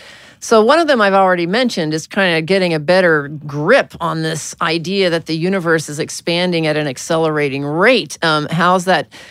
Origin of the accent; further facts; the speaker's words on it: Arkansas, United States; born there; Told I was born in Arkansas, but you know.